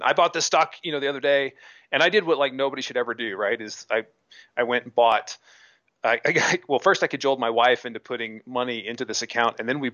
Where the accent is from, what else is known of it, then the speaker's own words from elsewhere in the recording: Indiana, United States; Even though I grew up in Indiana, I wasn't in Chicago.